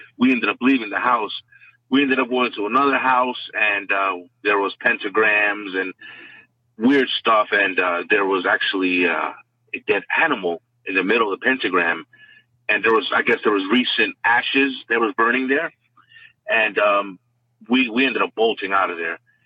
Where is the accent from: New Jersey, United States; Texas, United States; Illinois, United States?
New Jersey, United States; Edison; Anyway, I'm from New Jersey, Edison, New Jersey.